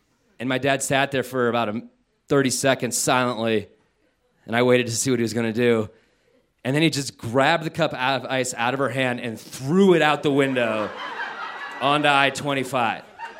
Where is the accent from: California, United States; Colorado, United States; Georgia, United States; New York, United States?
Colorado, United States; Denver; everybody was intrigued by me because I was from Denver